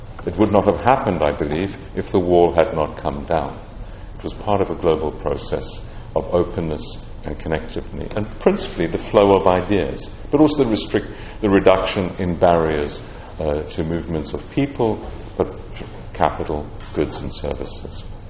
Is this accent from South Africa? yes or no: yes; South Africa; moved away as an adult; I'm a South African, I'd left South Africa in 1979 to come to the UK in exile after fighting apartheid.